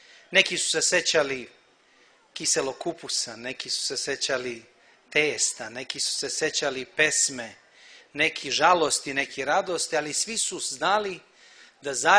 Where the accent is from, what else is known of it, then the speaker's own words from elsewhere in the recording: Sremski Karlovci, Vojvodina, Serbia; Ja dolazim iz Sremskih Karlovaca, iz grada koji nema ni jedne kule.